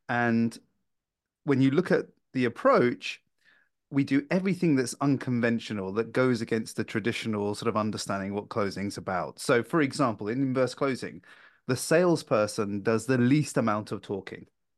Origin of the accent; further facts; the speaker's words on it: London, United Kingdom; London. I've lived in London all my life. North London.